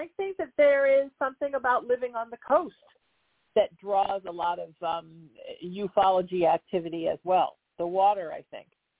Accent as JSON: {"language": "English", "town": "Huntington Beach", "region": "California", "country": "United States", "tie": "born or raised there", "said": "I grew up in Huntington, and I live there now. And right, Huntington, there's nothing between Catalina and where I am."}